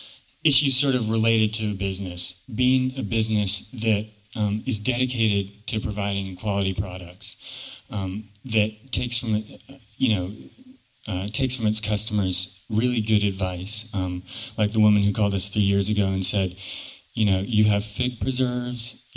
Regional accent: Charleston, South Carolina, United States; And I remember, I grew up in Charleston, in downtown Charleston, and I remember a peanut vendor

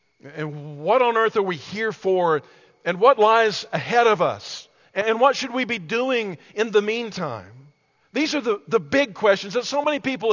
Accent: Hereford, Texas, United States; also born or lived in Amarillo; I was born in Amarillo, but I grew up, my hometown was Hereford, Texas. Hereford, Texas.

